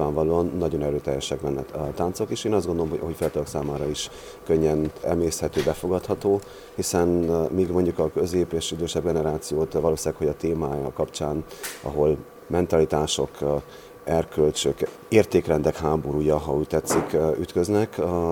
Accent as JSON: {"language": "Hungarian", "region": "Transylvania", "country": "Romania", "said": "ő is székely, én is végmeddig székely vagyok."}